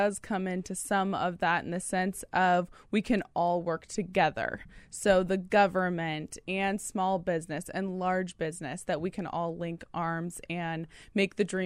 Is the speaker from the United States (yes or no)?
yes; United States; I am a big lover of Sacramento and California and this beautiful nation altogether. So I'm an American girl altogether.